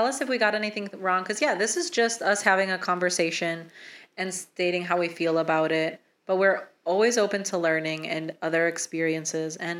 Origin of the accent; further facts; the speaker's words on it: Midwest, United States; We're from the Midwest.